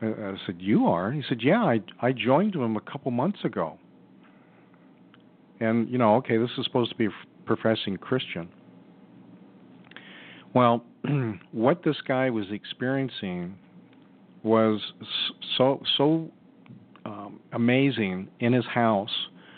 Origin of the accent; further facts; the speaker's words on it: United States; soon as I spoke, everybody immediately knew I was American.